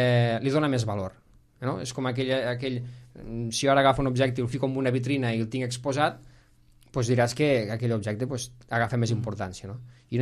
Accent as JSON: {"language": "Catalan", "town": "L'Ametlla de Mar", "region": "Catalonia", "country": "Spain", "tie": "born or raised there", "said": "Com pot ser que jo, sent de la Cala, que porto 45 anys, que vaig néixer aquí, no conec el que tinc al meu poble?"}